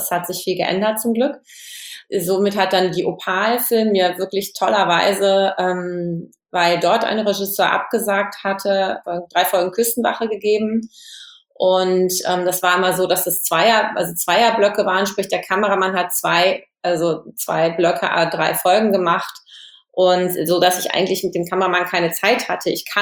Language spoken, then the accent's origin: German; Lorsch, Hesse, Germany; moved away as an adult; also born or lived in Xanten; now in Hamburg, Germany; ich bin relativ viel umgezogen in meiner Jugend und Kindheit und bin zum Großteil aufgewachsen in Lorsch an der Bergstraße, also in Hessen und dann in Xanten am Niederrhein.